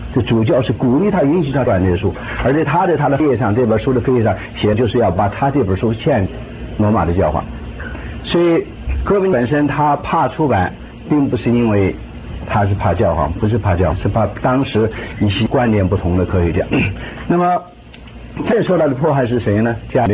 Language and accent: Chinese; China; 我是从大陆来的